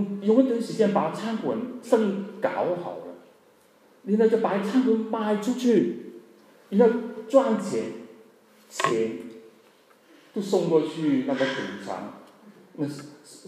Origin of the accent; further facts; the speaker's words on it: South Africa; 我是从南非来的，我怕你们不知道了。我在南非看到很多中国人